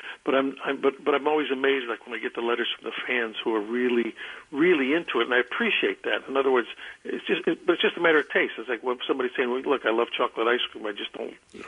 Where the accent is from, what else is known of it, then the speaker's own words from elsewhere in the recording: Chicago, Illinois, United States; Yeah, they wrote the skit for me because I was, you know, I was from Chicago.